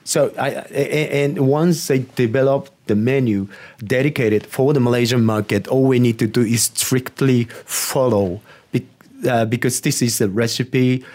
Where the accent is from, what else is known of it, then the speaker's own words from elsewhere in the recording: Japan; English is a second language; I'm Japanese and I grew up in Japan